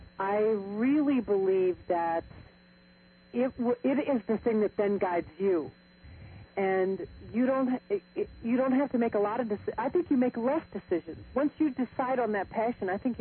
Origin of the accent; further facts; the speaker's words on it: La Porte, Indiana, United States; And I grew up in La Porte, Indiana, and South Bend is where Notre Dame is.